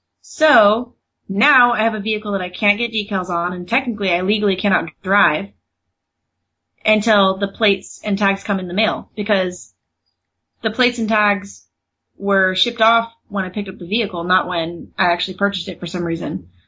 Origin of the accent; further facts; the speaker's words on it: Oregon, United States; now in California, United States; It's registered in Oregon because I'm from Oregon.